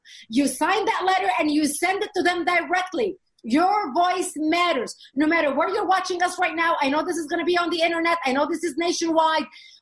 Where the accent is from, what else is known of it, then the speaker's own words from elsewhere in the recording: Lebanon; moved away; I come from a country where I know what happens. I was born and raised in Lebanon